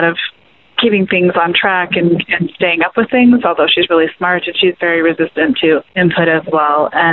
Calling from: Phoenix, Arizona, United States; I'm calling from Phoenix, Arizona.

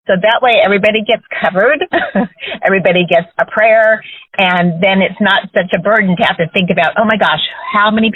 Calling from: Paso Robles, California, United States; I'm calling from Paso Robles, California.

